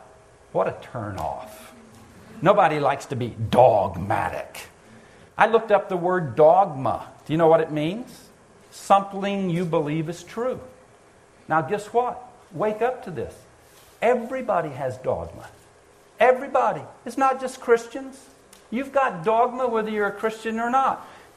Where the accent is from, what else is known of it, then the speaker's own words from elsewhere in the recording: the South, United States; And I'll be honest with you, I grew up in the South.